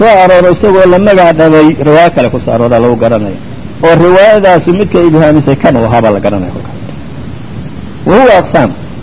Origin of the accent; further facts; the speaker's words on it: Damascus, Damascus Governorate, Syria; كل ولد دمشقي أنا وأنا دمشقي حماها الله وصانها